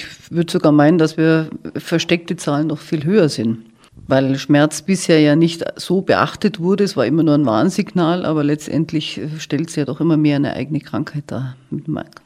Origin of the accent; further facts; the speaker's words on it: Munich, Bavaria, Germany; sage ich jetzt mal, also als Münchner.